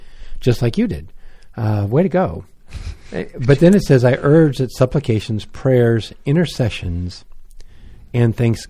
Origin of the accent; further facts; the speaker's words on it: United States; yes, I'm an American and this is my country and this has a lot to do with my future